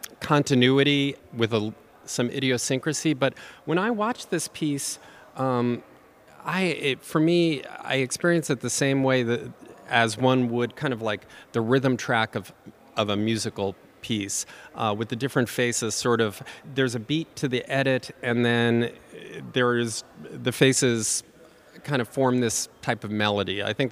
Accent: New York, United States; But then I remember I grew up in Long Island, and we would come into the city. So Long Island is a half hour out of the city.

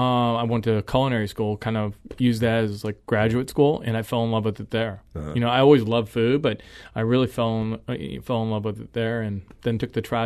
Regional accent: New Mexico, United States; And, and I grew up in New Mexico.

